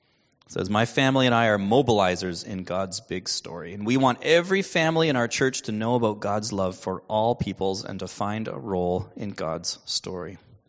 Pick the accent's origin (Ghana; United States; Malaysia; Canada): Canada; Cobourg, Ontario; So perhaps it's no surprise to you, but in the town that I grew up in Coburg, and in the town Jenica grew up in Ingersoll, it was always a surprise when we would see someone who didn't look like us.